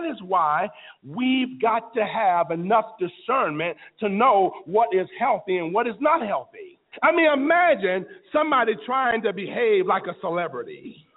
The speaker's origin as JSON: {"language": "English", "region": "Florida", "country": "United States", "tie": "born or raised there", "said": "when I was growing up in Florida"}